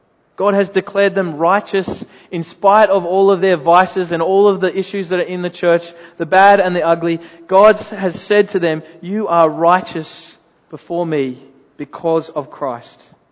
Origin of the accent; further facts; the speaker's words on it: West Pymble, New South Wales, Australia; Certainly was where I grew up in West Pimble.